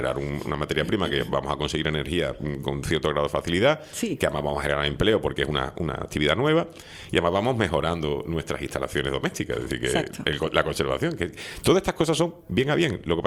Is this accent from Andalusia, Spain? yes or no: yes; Andalusia, Spain; porque soy andaluz y sabe que los fritos nos gustan mucho